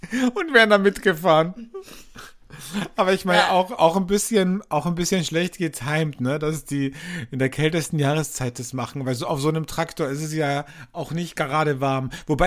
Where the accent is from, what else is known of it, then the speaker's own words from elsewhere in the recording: Carinthia, Austria; vor allem im Süden von Österreich, in Kärnten, da wo ich herkomme, da gibt es das auch